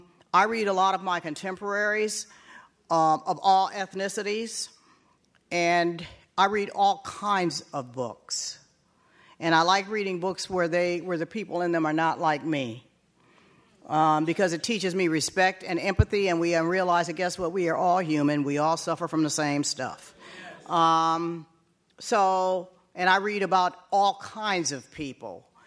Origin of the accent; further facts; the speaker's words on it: Port Huron, Michigan, United States; moved away as an adult; also born or lived in New York; Transplant. No, I'm from Michigan, but north of Detroit. Small town called Port Huron, but I've lived in California in the Bay Area for 25 years. I lived in New York for 15 years